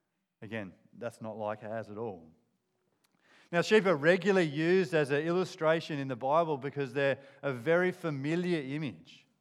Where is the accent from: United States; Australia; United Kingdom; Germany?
Australia; Kangaroo Island, South Australia; So I grew up on Kangaroo Island on a farm with 7,000 sheep.